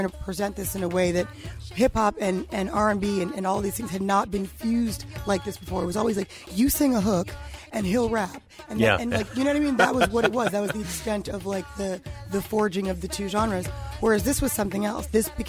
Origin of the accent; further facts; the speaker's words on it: New York, United States; or that because I was from New York, or that I was black, or that I was a girl